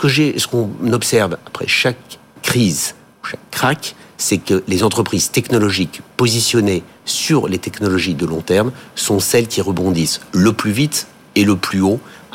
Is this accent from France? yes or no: yes; France; also born or lived in United States; et je le dis pas uniquement parce que je suis français